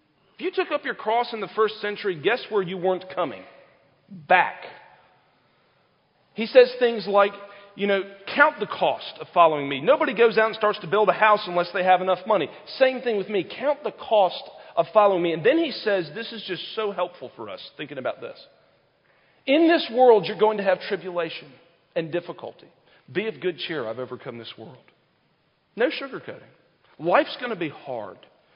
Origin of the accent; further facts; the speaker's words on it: South Carolina, United States; I grew up in South Carolina, like everybody goes to church, right?